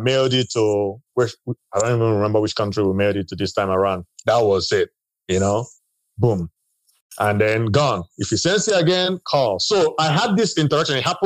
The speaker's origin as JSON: {"language": "English", "country": "Nigeria", "tie": "born there", "said": "I was born in Nigeria, so I was a first year."}